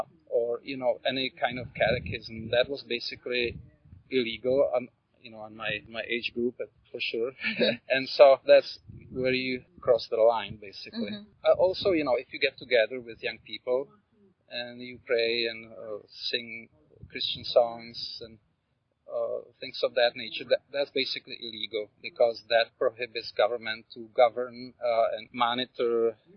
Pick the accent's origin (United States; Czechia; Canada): Czechia; Brno, South Moravian Region; born there; English is a second language; also born or lived in Prague; I was born in Czechoslovakia, now it's Czech Republic. And it was right after Stalinist era. which was the worst socialist time there. And then I was born in Brno, which is like capital of the eastern part of Czech Republic.